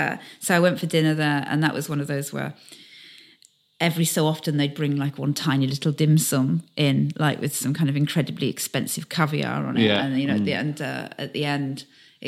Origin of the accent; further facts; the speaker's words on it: Carlisle, North West England, United Kingdom; I'm from Carlisle, you know. I've seen it all.